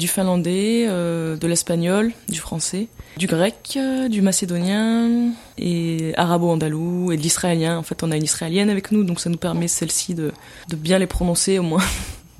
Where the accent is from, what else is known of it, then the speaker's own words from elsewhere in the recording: Forcalquier, Provence-Alpes-Côte d'Azur, France; also born or lived in Centre of France; Moi, je suis d'ici, là, j'ai grandi à Fort-Calquier. Et après, je suis partie faire des écoles de cirque en France, en passant par Cannes, Lille. Et après, j'ai vécu dans le centre de la France.